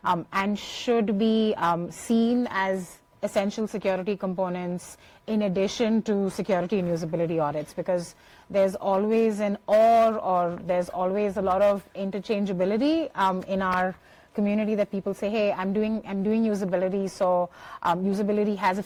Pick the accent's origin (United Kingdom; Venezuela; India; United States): India; I come from India where we have a lot of cyber scams